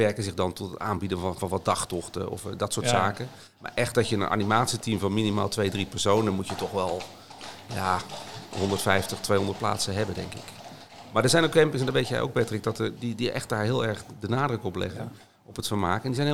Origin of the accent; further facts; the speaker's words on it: Randstad, Netherlands; now in Zeeland, Netherlands; Nee, want ik kom niet officieel uit Nijmegen. Ik kom uit de Randstad. Maar ik heb altijd wel een hang naar Amsterdam.